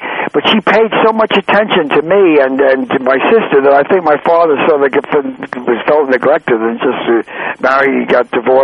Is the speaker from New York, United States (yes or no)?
yes; Queens, New York, United States; born there; All right. I was born in Richmond Hill, Queens